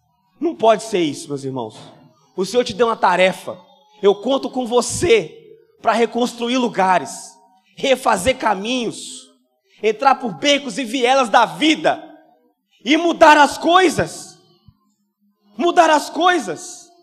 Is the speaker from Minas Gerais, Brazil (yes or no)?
yes; Governador Valadares, Minas Gerais, Brazil; Eu sou de Valadares, irmão. Nós estamos aprendendo português ainda.